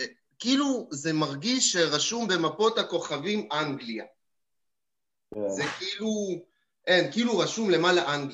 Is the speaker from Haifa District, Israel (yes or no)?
yes; Kiryat Ata, Haifa District, Israel; now in Canada; אני בן 32, אני נשוי פלוס ילדה. במקור אני מקריית אתא. אני חי כאן בקנדה בערך 3.5-4 שנים, מ-2017.